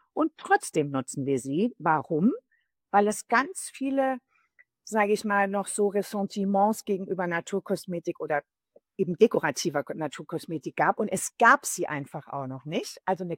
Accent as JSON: {"language": "German", "region": "Lake Constance", "country": "Germany", "tie": "born or raised there", "lives_now": "Berlin, Germany", "said": "Ich bin 53 Jahre am Bodensee aufgewachsen."}